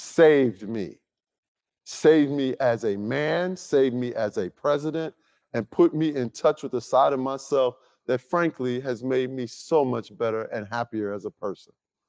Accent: Chicago, Illinois, United States; I don't know what to do with that because I'm from Chicago, right? You're a brother who cries in Chicago, you will get killed, okay?

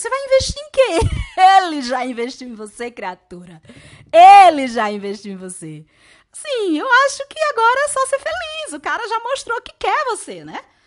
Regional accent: Aracaju, Sergipe, Brazil; Sou de Aracaju, um beijo pro povo de Aracaju, Praia da Atalaia. Um beijo, amo Aracaju.

